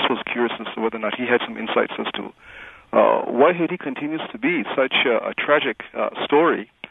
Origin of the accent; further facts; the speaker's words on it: Tortola, British Virgin Islands; I'm from Tortola.